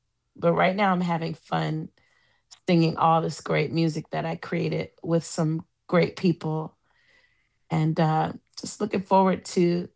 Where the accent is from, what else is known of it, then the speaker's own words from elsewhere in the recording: New Orleans, Louisiana, United States; also born or lived in Oakland; Because everyone thinks I'm just from Oakland, California, but I'm from both places. And New Orleans was the start.